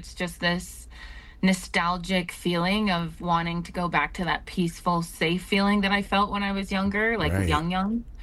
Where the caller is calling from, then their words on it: Edmonton, Alberta, Canada; I am currently from Edmonton, Alberta.